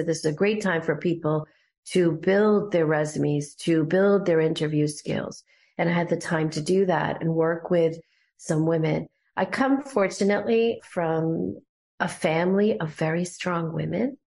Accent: India; But I think being an Indian person has a lot to do with it

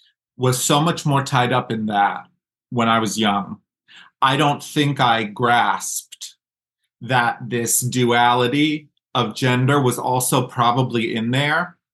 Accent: New York City, New York, United States; I was brought up in New York City in what you would, you know, by all means consider a pretty liberal kind of setting and school.

